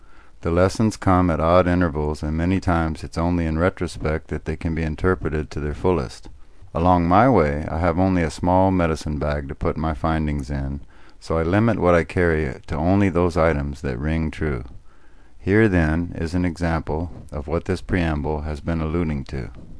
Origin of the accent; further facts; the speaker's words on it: Texas, United States; also born or lived in Louisiana; I was raised in Texas and Louisiana, and I have been hardwired not to hit women.